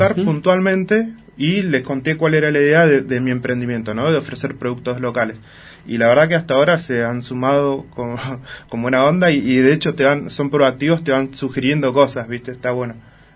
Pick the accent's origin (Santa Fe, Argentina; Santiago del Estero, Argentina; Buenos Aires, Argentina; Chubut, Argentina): Chubut, Argentina; Rawson; moved away as an adult; Cuando me vine de Rawson, allá competía, hacía ranking de pesca